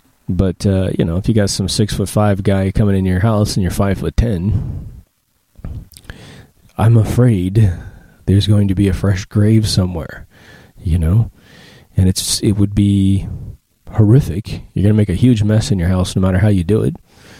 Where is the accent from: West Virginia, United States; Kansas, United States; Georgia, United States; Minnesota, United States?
Kansas, United States; I grew up in cowboy land, okay? I grew up in Kansas. My family was extremely embedded into Kansas, right?